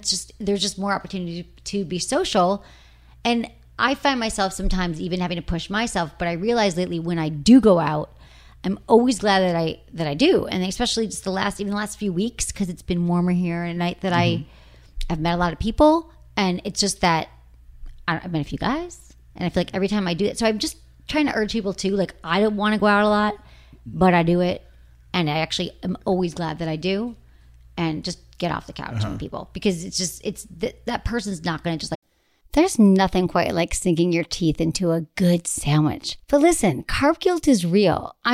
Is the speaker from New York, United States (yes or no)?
no; Michigan, United States; And I grew up in Michigan where it was, you know, you get like 20.